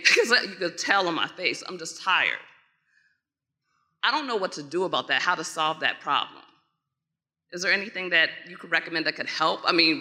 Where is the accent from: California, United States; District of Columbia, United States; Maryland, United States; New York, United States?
District of Columbia, United States; Washington; I'm from Washington, D.C.